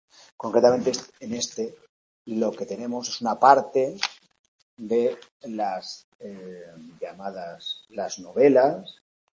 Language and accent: Spanish; Bologna, Emilia-Romagna, Italy; yo soy de aquí de Bolonia.